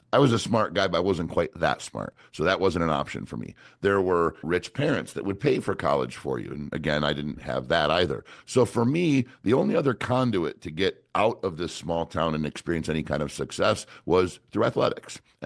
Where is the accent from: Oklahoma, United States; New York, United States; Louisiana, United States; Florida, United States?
New York, United States; Cato; Where we grew up in Cato, New York, if you weren't cracking a beer by 11 or 12 years old, then you weren't having any fun.